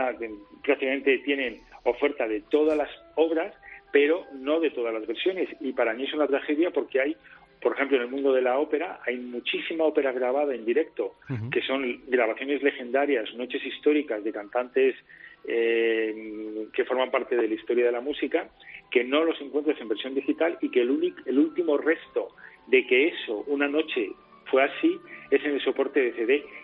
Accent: Ávila, Castile and León, Spain; yo soy de una familia, digamos, humilde de provincias, de Ávila, yo nací en Ávila.

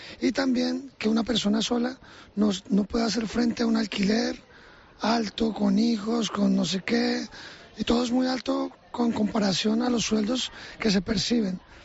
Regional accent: Bogotá, Colombia; now in Canary Islands, Spain; Yo soy de Bogotá, Colombia, pero llevo en la isla unos 26 años.

